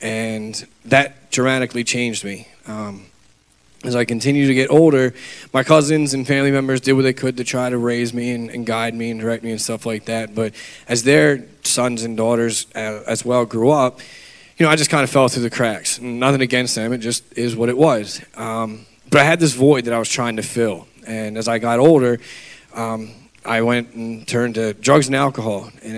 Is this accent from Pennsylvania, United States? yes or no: yes; Pennsylvania, United States; also born or lived in New Jersey; I was born in New Jersey, and then I was adopted around the age of 2, and I lived in Pennsylvania. I grew up in the church.